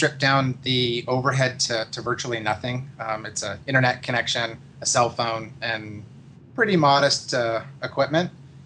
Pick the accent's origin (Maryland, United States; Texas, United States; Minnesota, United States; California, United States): California, United States; San Diego; So I grew up in San Diego and born and raised in one home that my parents actually, who were both school teachers, had commissioned by an architect.